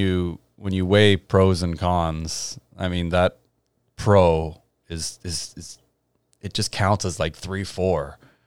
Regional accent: Cobourg, Ontario, Canada; you know, I'm obviously from Cobourg.

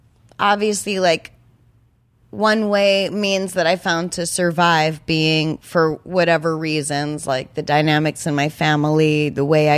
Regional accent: New Hampshire, United States; I'm from New Hampshire and the thing about New Hampshire, well, there's this kind of, girls play sports there.

